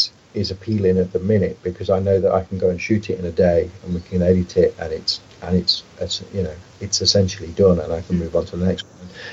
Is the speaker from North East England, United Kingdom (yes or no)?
no; Derby, East Midlands, United Kingdom; I moved away from my hometown of Derby and down to Warwickshire